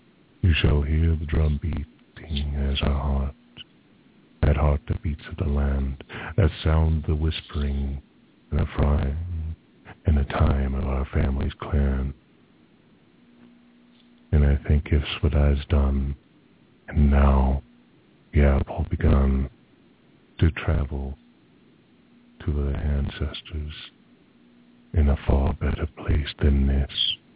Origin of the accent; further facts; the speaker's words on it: United States; as Native American myself, I was born on a reservation.